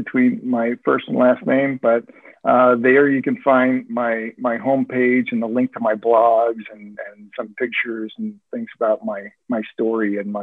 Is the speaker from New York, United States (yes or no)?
yes; New York, United States; I'm a New Yorker by nature, you know, a native New Yorker, and then moving to Texas